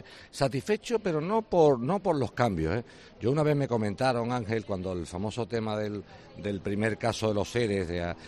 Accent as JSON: {"language": "Spanish", "town": "Seville", "region": "Andalusia", "country": "Spain", "tie": "born there", "said": "Yo nací en Sevilla, capital."}